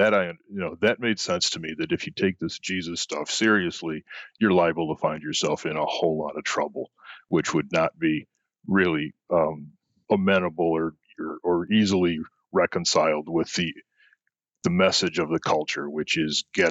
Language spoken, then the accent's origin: English; Joliet, Illinois, United States; Well, I grew up in the American Midwest, in a blue-collar town called Joliet, Illinois, which was only known for prisons when I was growing up.